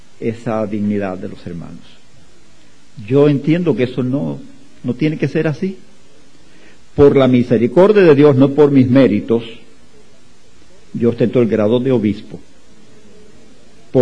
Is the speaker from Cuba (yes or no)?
yes; Viñales, Pinar del Río, Cuba; born there; Soy cubano de nacimiento. Nací en el rincón más bello del mundo, que lamentablemente Evelyn no ha querido verlo. En dos ocasiones que estuvo en Cuba, pese a que le insistí, no fue a Viñales.